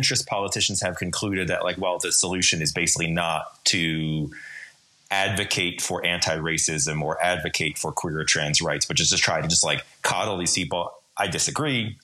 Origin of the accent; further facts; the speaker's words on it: New Jersey, United States; just thinking of my own experience as like a cis white guy growing up in New Jersey in the 80s and 90s.